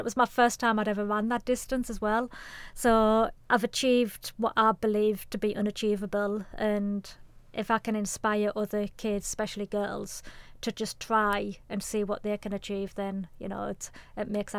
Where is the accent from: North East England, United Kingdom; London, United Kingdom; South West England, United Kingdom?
North East England, United Kingdom; Sunderland; I'm a girl from Sunderland who loves to run